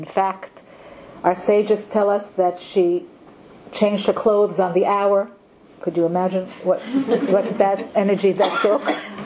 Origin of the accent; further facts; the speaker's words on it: Far Rockaway, New York, United States; I grew up in Far Rockaway from age 12. My father's itself began our yeshiva, Shar Yashuv, when I was 12. It was full of nursing homes.